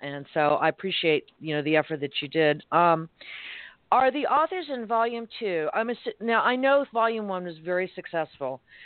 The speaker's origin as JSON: {"language": "English", "region": "Florida", "country": "United States", "tie": "born or raised there", "said": "which is being hosted in my home state. It'll be in St. Pete, Florida."}